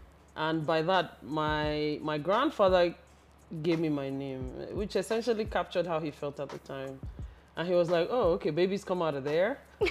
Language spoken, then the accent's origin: English; Lagos, Nigeria; Oh, of course, I grew up in Lagos.